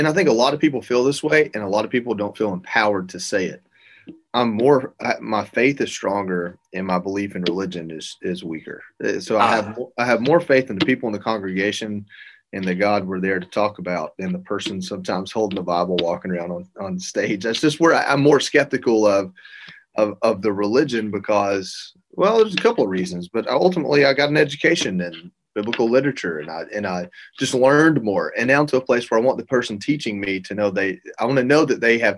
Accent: Georgia, United States; The NFL, I mean, I'm from Georgia.

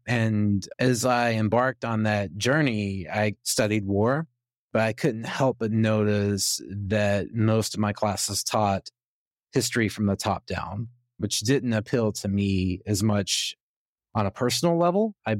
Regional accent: Arkansas, United States; I was born and raised in Southeast Arkansas, where seemingly nothing ever happens.

